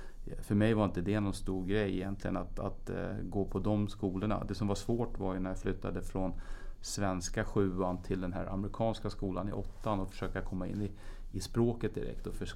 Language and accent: Swedish; Sweden; då var jag hemma i Sverige. Då hade jag ju liksom bott utomlands i två år, så då kom jag ändå hem till svensk miljö igen då